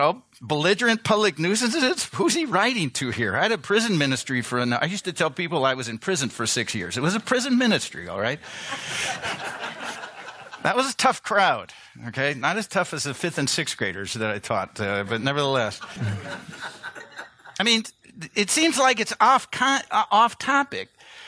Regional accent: Chicago, Illinois, United States

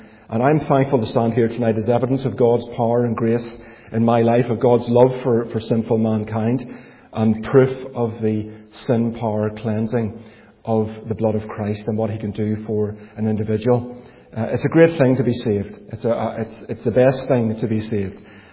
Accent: Belfast, Northern Ireland, United Kingdom; I grew up in Gilnahirk, which is in East Belfast. If you want to know where Gilnahirk is, it's just beyond Cherry Valley, as they say.

